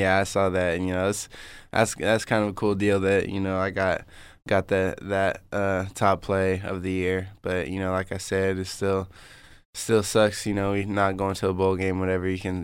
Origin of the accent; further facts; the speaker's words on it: Oregon, United States; I'm from Oregon, and, you know, both schools, you know, kind of recruited me.